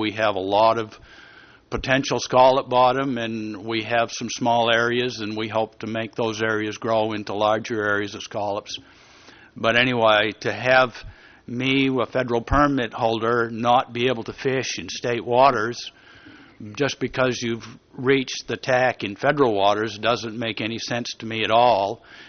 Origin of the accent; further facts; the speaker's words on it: Trescott, Maine, United States; I'm from Trescott, Maine. I'm way down east, almost in Canada.